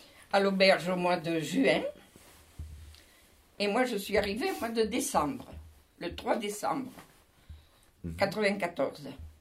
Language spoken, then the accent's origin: French; France; Ici, moi, je me suis toujours plu. Parce que, d'abord, je suis française.